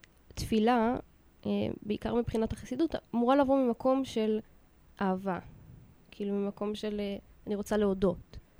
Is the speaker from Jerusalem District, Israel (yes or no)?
yes; Jerusalem, Jerusalem District, Israel; אני גדלתי בירושלים בשכונת בית וגן. התחנכתי במוסדות חרדיים של בית יעקב.